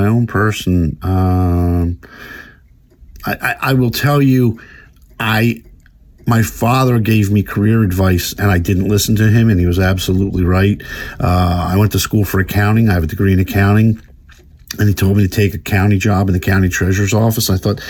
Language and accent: English; Wildwood, New Jersey, United States; I'm from Wildwood, New Jersey. My family owned the Wildwood Diner and was right across from the Casbah Comedy Club.